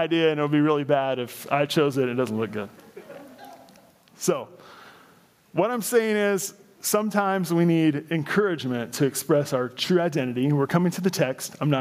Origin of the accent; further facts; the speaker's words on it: Illinois, United States; born there; I'm like, born in Illinois, grew up